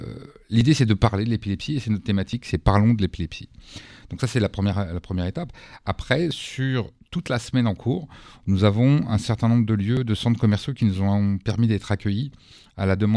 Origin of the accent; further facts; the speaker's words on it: Paris, Île-de-France, France; je suis né à Paris, j'ai vécu à Paris toujours.